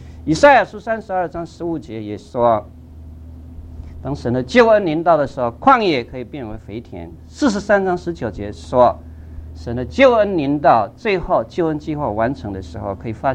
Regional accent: Guanmiao, Tainan, Taiwan; moved away; 回我故乡台南县关庙乡去走一走。我今年47岁，所以去年46岁多一点。

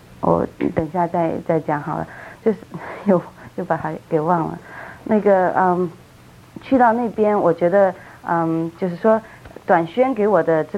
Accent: China; 也许让我们中国人，因为我们的样子跟他们非常的像，皮肤颜色各方面

